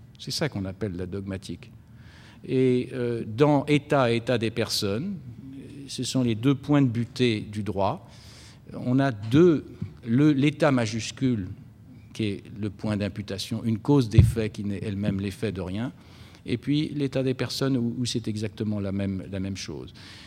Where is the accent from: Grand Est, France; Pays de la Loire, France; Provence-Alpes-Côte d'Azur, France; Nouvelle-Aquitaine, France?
Pays de la Loire, France; Nantes; Excusez-moi, je suis nantais aussi